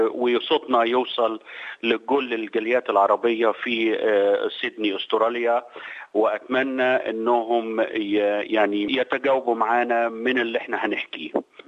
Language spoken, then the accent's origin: Arabic; Egypt; نمسك مصر مثلا، ناخد مصر اكزامبل يعني باعتباري مصري